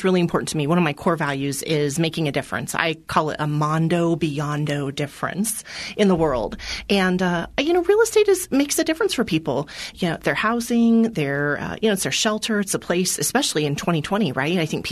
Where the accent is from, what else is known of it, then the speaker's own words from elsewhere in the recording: Colorado Springs, Colorado, United States; now in Greeley, United States; I grew up in Colorado Springs and came here to go to UNC. And like many people, ended up staying after I graduated.